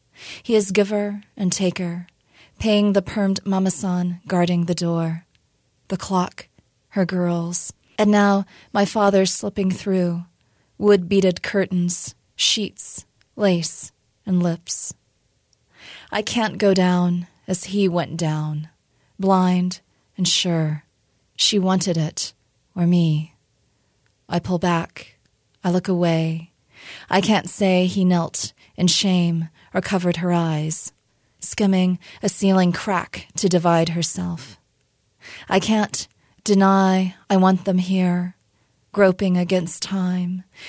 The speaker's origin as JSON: {"language": "English", "region": "Oklahoma", "country": "United States", "tie": "born or raised there", "said": "And I recognized that particularly growing up in Oklahoma, which back in the 80s and 70s, of course, we didn't have the internet."}